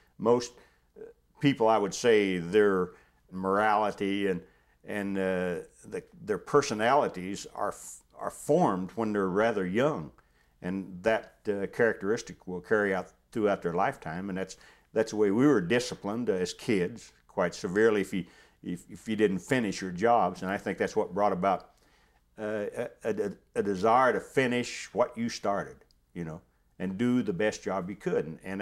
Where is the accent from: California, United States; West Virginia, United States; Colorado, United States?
West Virginia, United States; Hamlin; also born or lived in Myra; I was born in Myra, West Virginia, which was just a post office on Mud River very near Hamlin, West Virginia. My first recollection was when we moved to Hamlin when I was about, I don't know, 4 or 5 years old.